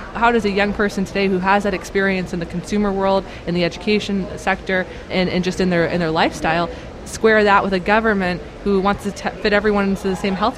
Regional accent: Pennsylvania, United States; I've had a lot of conversations with friends and family who are, you know, young voters in Pennsylvania, my home state.

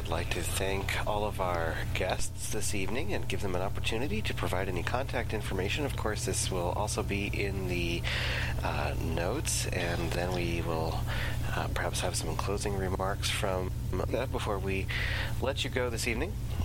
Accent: Maine, United States; now in Minnesota, United States; I'm from Maine, even if I'm living in Minnesota.

